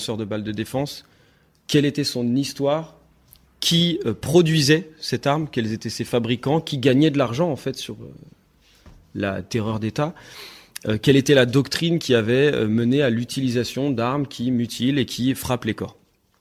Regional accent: Nantes, Pays de la Loire, France; Je suis nantais

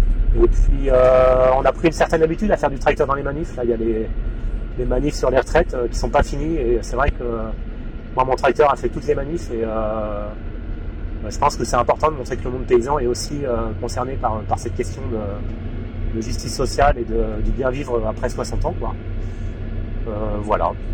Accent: Pays de la Loire, France; Moi je viens du Maine-et-Loire, je suis éleveur en Maine-et-Loire.

